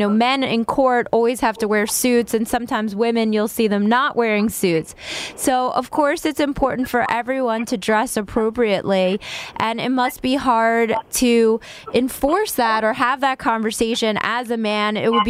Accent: New York, United States; I'm from Rockland County, so good morning.

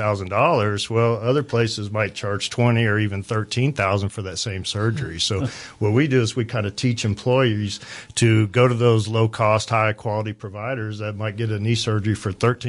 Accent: Independence, Kansas, United States; I grew up in Independence, Kansas, and then I went to Pittsburgh State and played football, moved here in 1999

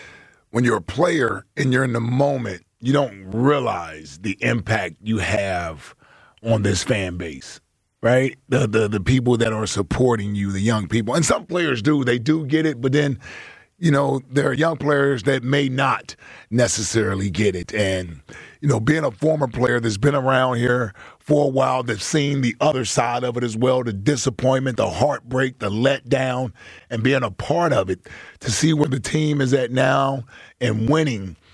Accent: Cincinnati, Ohio, United States; I wasn't born here, but this is where I'm from. You know, I was raised in Cincinnati 14 years.

